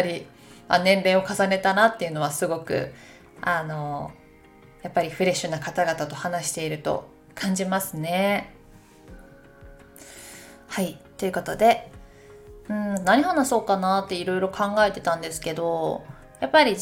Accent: Takayama, Gifu, Japan; 岐阜県高山市、私の故郷に行っておりました。

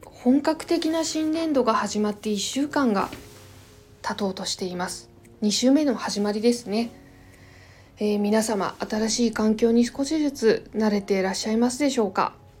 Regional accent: Kanto, Japan; 私はちょっと生まれも育ちも多分よっぽどのことがない限り一生関東地方から出ないとは思いますので、

